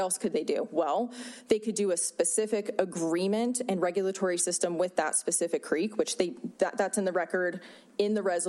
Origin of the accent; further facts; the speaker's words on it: Reno, Nevada, United States; And I'm born and raised in Reno. And growing up, we had slot machines in our grocery stores.